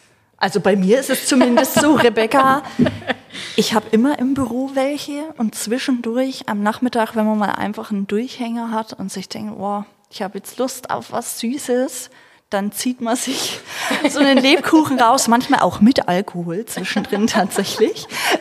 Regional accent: Bavaria, Germany; Also ich komme hier aus der Region, zwar eher ein Stückchen noch weiter Richtung Hof, aber wohne schon immer hier im Fichtelgebirge, habe auch in Bayreuth studiert.

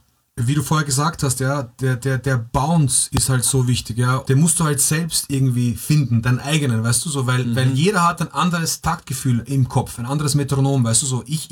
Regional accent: Vienna, Austria; Es gab halt, also zumindest bei uns in Wien, gab es halt nicht wirklich was.

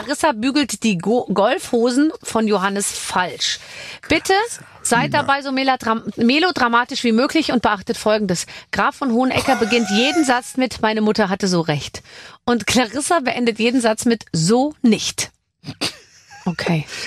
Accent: Munich, Bavaria, Germany; Doch, ich bin aus München, ja, Logo.

